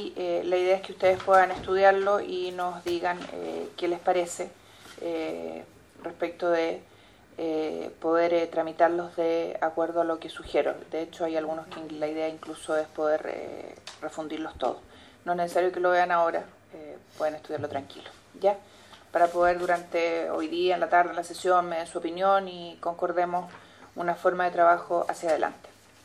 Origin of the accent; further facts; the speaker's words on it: Maule, Chile; soy del Maule.